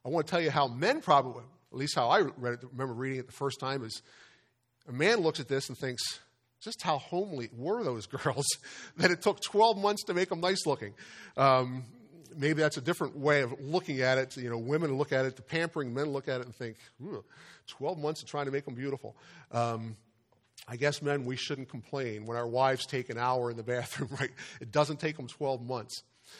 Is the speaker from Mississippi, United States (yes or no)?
no; Delaware, United States; my home state, Delaware, Miss America crown went to Miss Delaware.